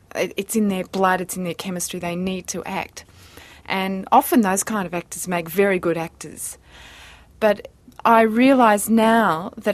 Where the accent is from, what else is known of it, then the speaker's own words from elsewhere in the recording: Melbourne, Victoria, Australia; I grew up in Melbourne.